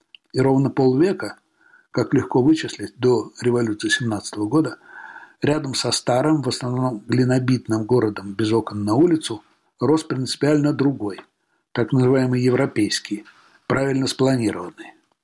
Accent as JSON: {"language": "Russian", "region": "Tashkent", "country": "Uzbekistan", "tie": "born or raised there", "said": "В Москве, если мне случалось упомянуть в разговоре, что я родом из Ташкента, у вполне интеллигентов на вид людей иногда поднимались брови."}